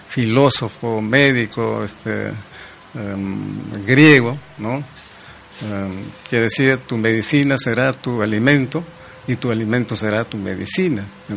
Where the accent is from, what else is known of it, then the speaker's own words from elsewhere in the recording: Huaraz, Ancash, Peru; yo soy de Huaraz, en Huaraz había dos farmacias